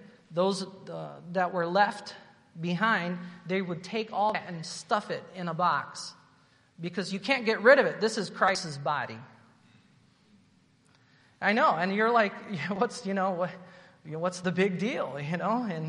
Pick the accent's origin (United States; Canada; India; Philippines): Philippines; Angeles City, Central Luzon; as a 15-year-old teenager growing up in Angeles City, Philippines.